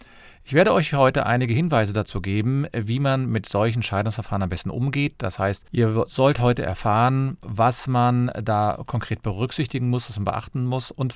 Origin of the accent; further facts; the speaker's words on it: Cologne, North Rhine-Westphalia, Germany